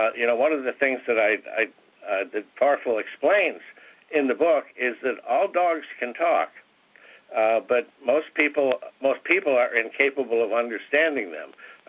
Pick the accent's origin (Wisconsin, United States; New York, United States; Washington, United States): Wisconsin, United States; Tomah; Yeah, I grew up in Tomah, Wisconsin, not far from you